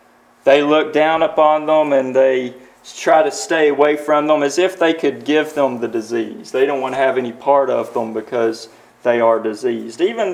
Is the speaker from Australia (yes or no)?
no; Tennessee, United States; growing up in East Tennessee, I didn't see a lot of that. There weren't homeless on the streets. It was a little town I lived in, and I've always lived in small towns